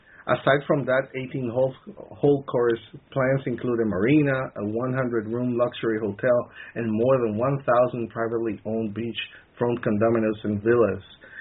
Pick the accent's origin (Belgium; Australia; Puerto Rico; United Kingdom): Puerto Rico; I'm from Puerto Rico, and we call Cuba our sister island.